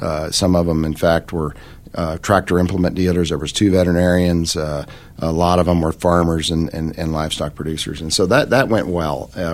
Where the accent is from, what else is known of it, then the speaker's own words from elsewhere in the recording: Evergreen, Colorado, United States; I grew up in Evergreen, Colorado, on a small acreage, 5 acres up there.